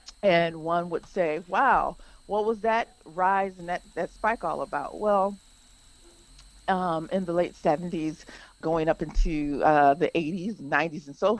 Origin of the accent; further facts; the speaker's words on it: Michigan, United States; my home state of Michigan